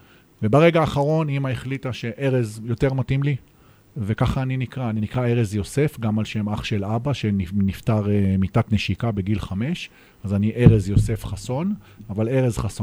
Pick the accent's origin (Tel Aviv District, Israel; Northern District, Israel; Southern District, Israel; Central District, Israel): Northern District, Israel; Safed; also born or lived in Haifa; אז אני בא ממשפחה נורמטיבית, שורשית ישראלית, אמא נולדה בארץ, דור שמיני בארץ, חמישה דורות בצפת ועוד שלושה בחיפה.